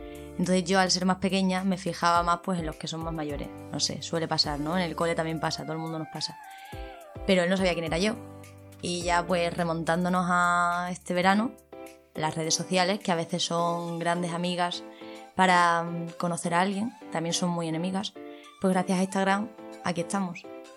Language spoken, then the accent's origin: Spanish; Cáceres, Extremadura, Spain; Y yo, pues, soy de Cáceres.